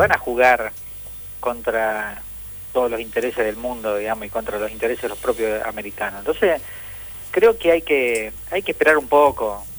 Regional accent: Argentina; nosotros acá como argentinos

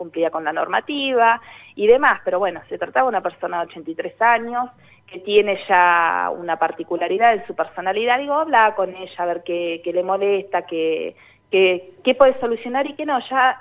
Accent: Argentina; lo que nos está pasando a nosotros como argentinos

